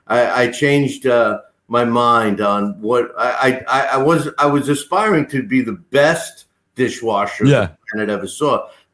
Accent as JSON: {"language": "English", "region": "England", "country": "United Kingdom", "said": "I'm from England"}